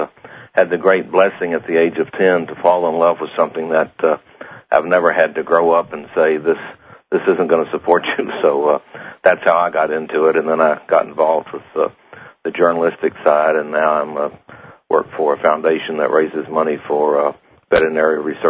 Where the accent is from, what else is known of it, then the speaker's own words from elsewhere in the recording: Florida, United States; I grew up in Florida. My father liked horses. We had riding horses.